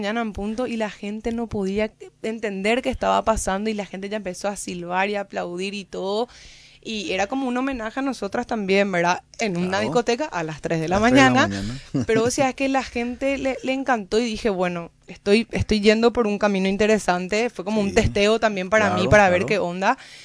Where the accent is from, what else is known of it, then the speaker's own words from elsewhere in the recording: Paraguay; nosotros también como paraguayos tenemos que tener también nosotras nuestras canciones